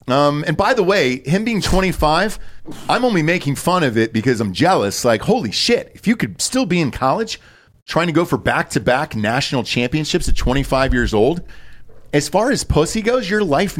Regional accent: Georgia, United States; I'm from Georgia, man, and I was impressed.

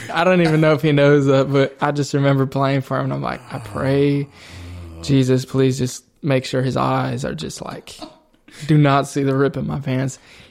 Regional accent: Naperville, Illinois, United States; now in Nashville, United States; So I grew up in Naperville, Illinois.

